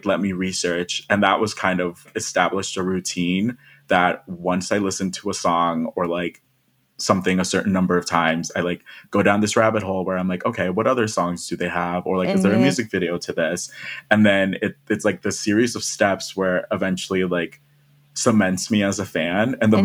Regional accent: North Carolina, United States; also born or lived in Florida; I grew up in North Carolina, and then I moved to Florida.

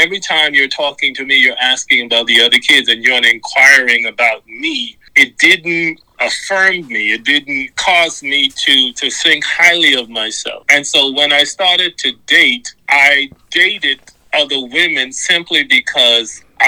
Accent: Bahamas; Yes, it was beautiful in the sense of no matter where you were always 10 minutes away from the beach. No matter where on the island you were 10 minutes away from the beach.

